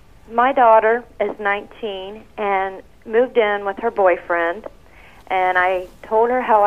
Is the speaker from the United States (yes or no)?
yes; Ohio, United States; I'm from Ohio.